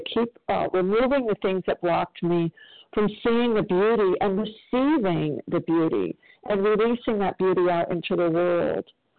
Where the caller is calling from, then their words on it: South Carolina, United States; I'm calling from South Carolina